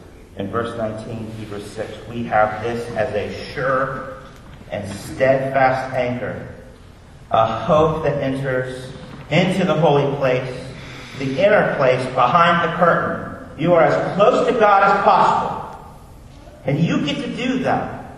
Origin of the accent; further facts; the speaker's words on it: Orlando, Florida, United States; So I grew up in Orlando. This will be my last point. I grew up in Orlando.